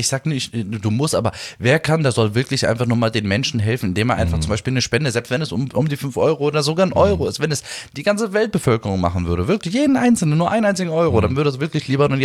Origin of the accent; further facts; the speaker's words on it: Berlin, Germany; Ich bin zwar hier in Berlin geboren, in Neukölln auch aufgewachsen, 15 Jahre lang. Aber meine Eltern, die kommen halt ursprünglich aus dem Libanon, also halt mit Migrationshintergrund bin ich, genau. Aus dem Libanon, aus dem Süden halt.